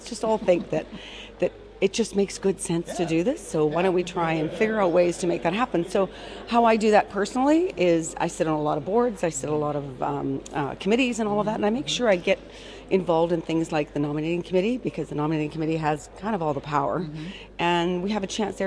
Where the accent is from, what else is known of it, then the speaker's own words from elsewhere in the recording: Canada; And I'm originally from Canada, so I get to see a lot of my old buddies.